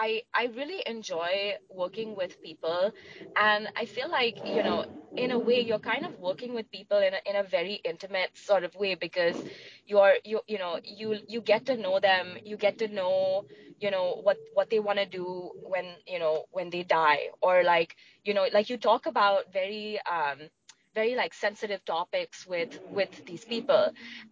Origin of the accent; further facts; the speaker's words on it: Mumbai, Maharashtra, India; now in United States; I'm actually from Mumbai, India, but the way I got up here, it's a long winding story.